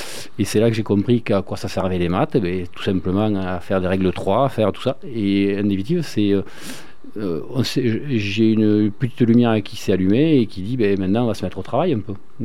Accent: Saint-Félix, Occitanie, France; born there; je suis né à Saint-Félix, petit village à quelques kilomètres de Figeac.

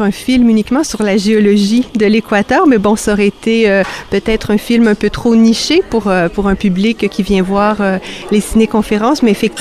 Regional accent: Montreal, Quebec, Canada; Oui, je suis québécoise, je suis de Montréal.

